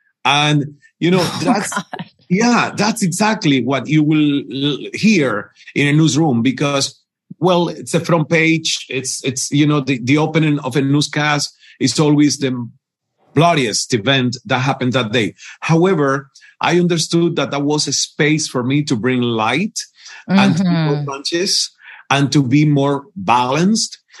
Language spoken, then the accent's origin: English; India; You know, I'm from India. I will always be from India.